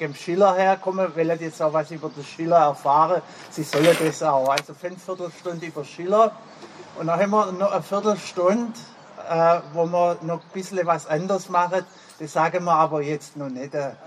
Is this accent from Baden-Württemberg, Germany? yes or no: yes; Schorndorf, Baden-Württemberg, Germany; also born or lived in Besigheim; Oder meine Heimat eigentlich nicht, meine Heimat ist Schorndorf. Aber ich war 12 Jahre in Bäsigheim, das ist im Kreis Ludwigsburg, genau.